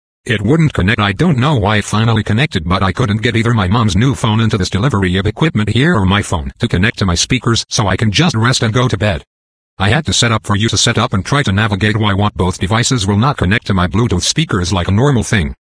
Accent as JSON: {"language": "English", "town": "San Bernardino", "region": "California", "country": "United States", "tie": "born or raised there", "said": "that's my mom's friend neighbor here at this house that I grew up in San Bernardino."}